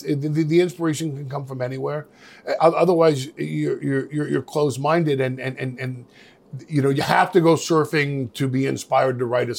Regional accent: New York, United States; And if you see it and you're from Philly and I see it and I'm from New York and we look at it together

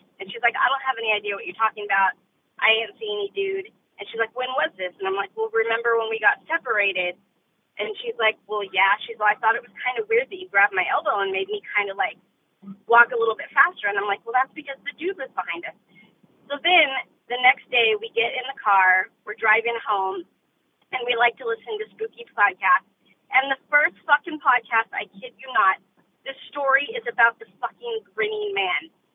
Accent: Oregon, United States; I'm from Oregon.

